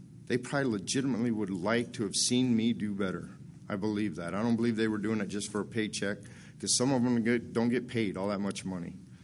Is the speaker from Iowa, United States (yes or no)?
yes; Iowa, United States; I grew up down around Adelissa, West Liberty, Iowa City, Muscatine area. I kind of floated around that area.